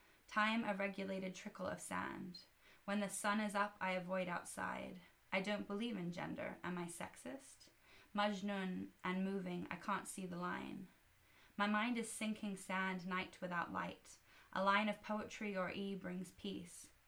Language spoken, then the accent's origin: English; Australia; also born or lived in Dubai / Singapore; I grew up in Dubai, Singapore, and Australia, where they have all very different landscapes.